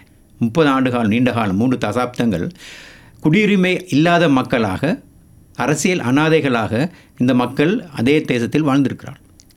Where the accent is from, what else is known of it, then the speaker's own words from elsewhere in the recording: Sri Lanka; நான் மலைநாட்டைச் சேர்ந்தவன் என்ற அளவிலும், மலைநாட்டு கல்வித்துறையோடு கடந்த 50 ஆண்டுகள் பணிபுரிந்தவன்